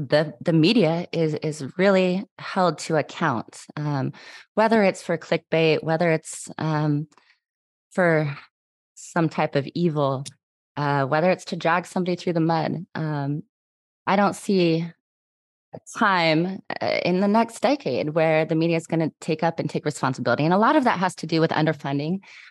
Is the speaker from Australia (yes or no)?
no; Pacific Northwest, United States; now in North Carolina, United States; it was absolutely eye-opening to me when I came from the Northwest and moved to North Carolina.